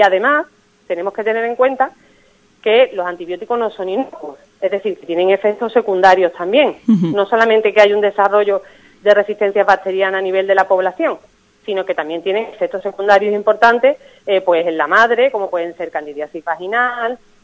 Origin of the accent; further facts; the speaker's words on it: Seville, Andalusia, Spain; Soy ya, sevillana, sí.